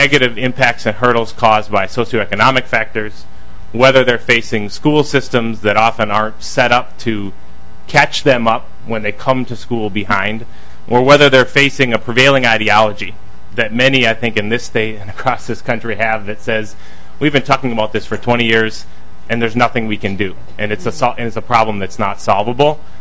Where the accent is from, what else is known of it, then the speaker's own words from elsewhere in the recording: Minnesota, United States; And as a Minnesota native, that's both shocking and embarrassing to me.